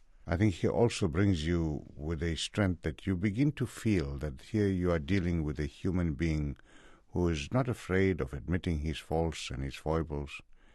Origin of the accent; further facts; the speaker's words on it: South Africa; I'm from South Africa.